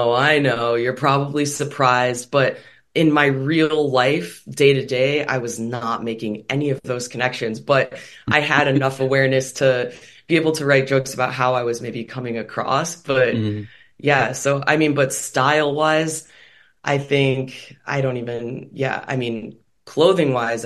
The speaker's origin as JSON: {"language": "English", "town": "Chicago", "region": "Illinois", "country": "United States", "tie": "born or raised there", "said": "Well, I grew up in Chicago, famous comedy city, never did any comedy, was just a fan and would go and see a bunch of shows."}